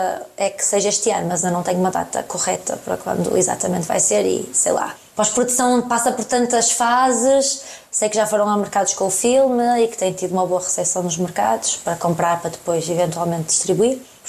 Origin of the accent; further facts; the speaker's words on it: Póvoa de Varzim, Porto, Portugal; muitas delas vêm da Póvoa e de ser de onde eu cresci, e amigas mesmo de quando eu tinha 5 anos